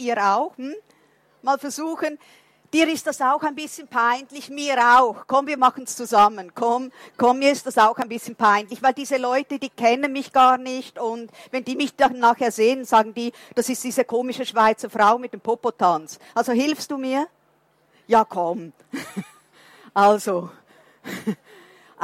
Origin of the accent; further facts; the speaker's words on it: Portugal; German is a second language; also ich bin Portugiesin.